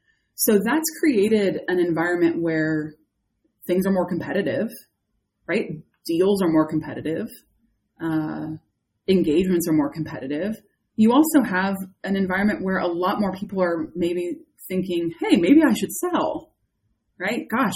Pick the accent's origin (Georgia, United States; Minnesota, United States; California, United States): California, United States; And I'm from California. I am a San Francisco Bay Area girl.